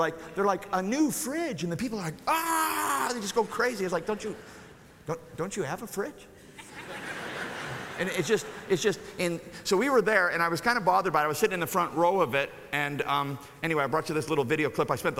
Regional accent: Clearwater, Florida, United States; I grew up in Clearwater. I pastored the church I grew up in. I never had a cold winter in my whole life.

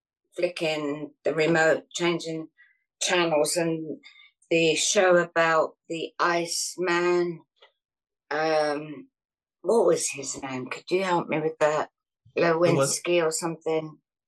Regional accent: England, United Kingdom; And I'm from England, so I drink tea.

